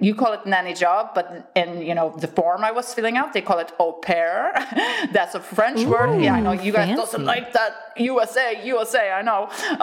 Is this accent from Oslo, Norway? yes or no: no; Haugesund, Rogaland, Norway; English is a second language; I am from Haugesund, Norway. It's a small, really cool town in the northern kind of middle valley part of Norway. There is a lot of mountains and not a lot of sun.